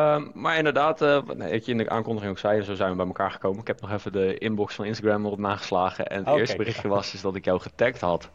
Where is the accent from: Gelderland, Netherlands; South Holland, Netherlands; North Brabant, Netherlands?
South Holland, Netherlands; Gouda; Ja, ben hier ook weer 7 jaar woon ik hier nu alweer. Ik kom eigenlijk uit de Randstad, uit Gouda.